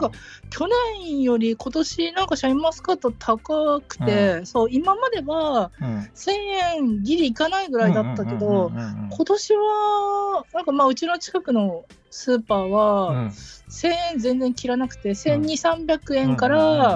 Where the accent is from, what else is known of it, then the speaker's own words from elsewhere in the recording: Hokkaido, Japan; やっぱり北海道出身なので、